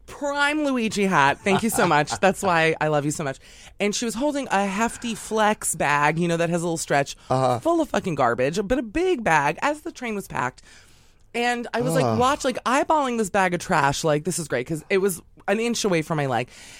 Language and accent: English; New York City, New York, United States; So I, being a New Yorker, I get it.